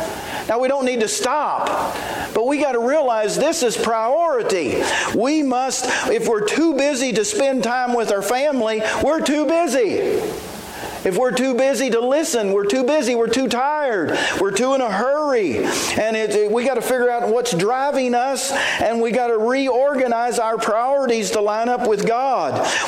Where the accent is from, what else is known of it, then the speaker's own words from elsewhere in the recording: West Virginia, United States; And growing up in West Virginia, we didn't worry about brands.